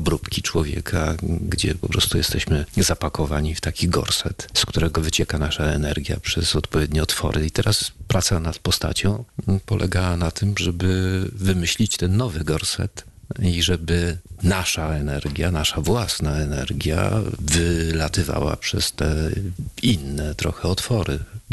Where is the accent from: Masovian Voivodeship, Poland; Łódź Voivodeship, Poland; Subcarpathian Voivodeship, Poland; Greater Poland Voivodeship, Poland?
Greater Poland Voivodeship, Poland; Konin; Ja pochodzę z małego, dość małego miasta, z Konina i pewno ten prowincjonalizm ciągnę za sobą.